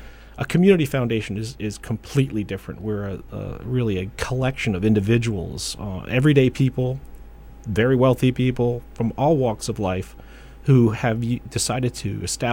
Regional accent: Bethlehem, Pennsylvania, United States; But I was born and raised in Bethlehem. I attended Bethlehem schools and enrolled at Moravian College

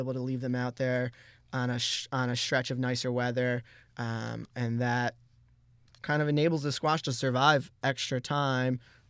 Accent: Poughkeepsie, New York, United States; Yeah, in Poughkeepsie. I was born in Vassar Hospital.

